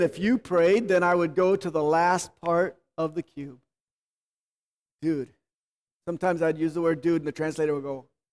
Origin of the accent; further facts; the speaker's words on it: United States; Now, I'm an American. I heard about Jesus all my life, but I never took Him seriously.